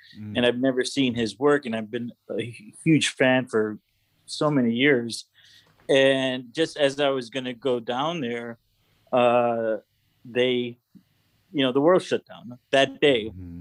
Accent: Arlington Heights, Illinois, United States; We lived in the city, and then eventually we moved out into the suburbs from Northburg to Arlington Heights.

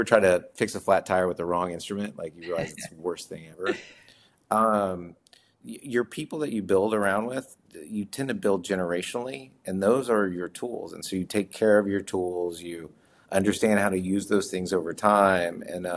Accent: Oklahoma, United States; I tried a couple times even from home in Oklahoma. I'm originally from Oklahoma.

